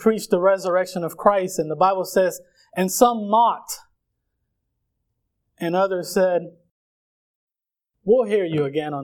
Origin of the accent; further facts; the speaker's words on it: Puerto Rico; first language Spanish; English is a second language; I'm from Puerto Rico. Spanish is my first language, although I don't quite dominate it like I used to.